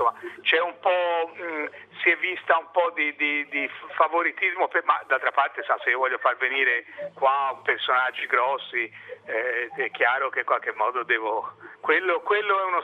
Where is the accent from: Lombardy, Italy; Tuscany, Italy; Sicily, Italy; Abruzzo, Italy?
Tuscany, Italy; Florence; Sì, io sono cresciuto a Firenze.